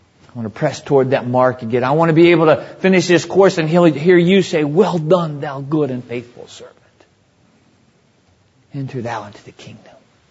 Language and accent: English; the South, United States; Now, I'm from the South somewhat. Down South, we say this, stoke it up.